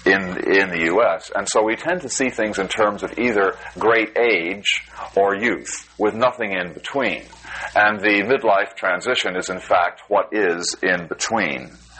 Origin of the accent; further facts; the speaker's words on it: California, United States; I come from California, where it's, of course, as you know, virtually an obsession.